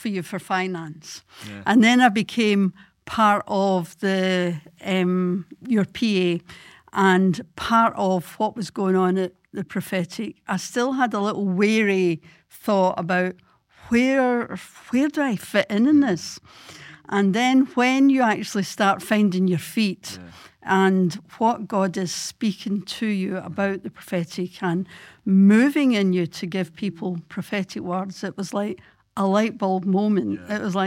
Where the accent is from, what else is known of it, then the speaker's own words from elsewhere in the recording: Glasgow, Scotland, United Kingdom; I'm married to David, and I have a son, Matthew, and born and bred in Glasgow. Live in Glasgow.